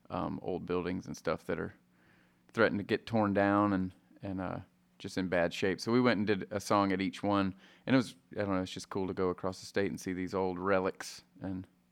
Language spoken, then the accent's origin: English; Augusta, Georgia, United States; and then also just growing up in my hometown and people that never escaped Augusta, Georgia.